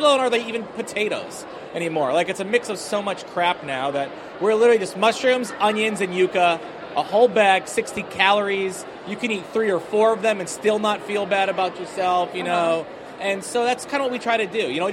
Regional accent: Iowa, United States; I'm a Muslim from Iowa, right?

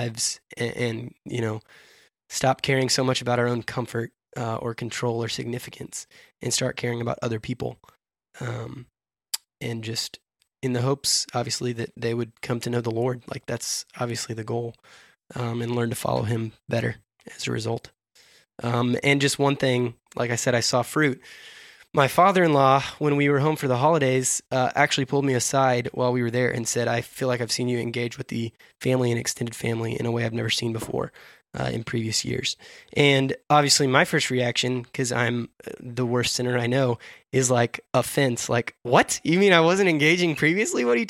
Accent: Oklahoma, United States; moved away as an adult; now in Memphis, United States; we moved to Memphis from Oklahoma, moved to Tennessee, two states away. And I'd lived in Oklahoma my whole life.

